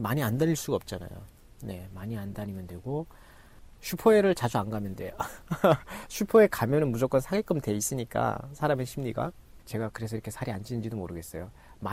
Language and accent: Korean; North Korea; now in South Korea; 아 아니요 저 북한에서 왔는데요